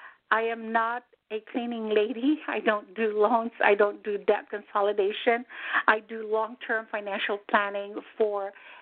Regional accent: Manila, Metro Manila, Philippines; English is a second language; moved away as an adult; now in United States; I am Filipina. I was born, raised, and proudly educated in Manila, Philippines. I immigrated to the United States in 1982, and I have been a U.S. citizen for many, many, many years.

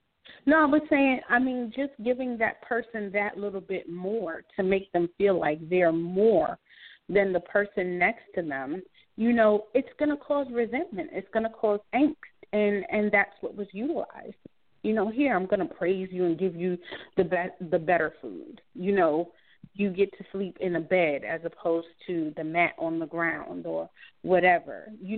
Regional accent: New York, United States; Now, you know, I'm from New York. My family is there.

